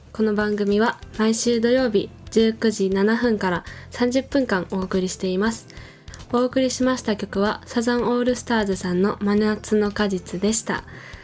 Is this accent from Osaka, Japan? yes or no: yes; Osaka, Japan; 私大阪なんですけど